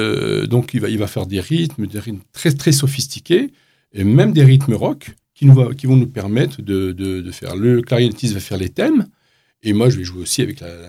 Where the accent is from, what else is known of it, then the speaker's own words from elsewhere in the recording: La Goulette, Tunis Governorate, Tunisia; born there; Moi-même, je suis né à la Goulette, à Tunis